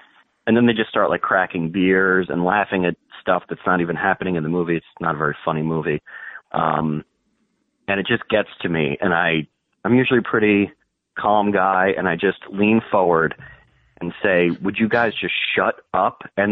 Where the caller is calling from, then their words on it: Morristown, New Jersey, United States; New Jersey, Morristown.